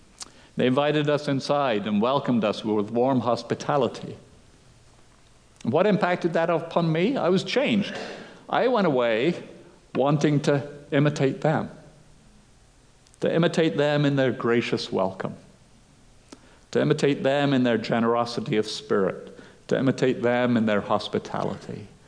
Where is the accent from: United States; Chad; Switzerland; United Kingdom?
United Kingdom; And I had to explain, well, actually, I am British, despite the evidence of my accent.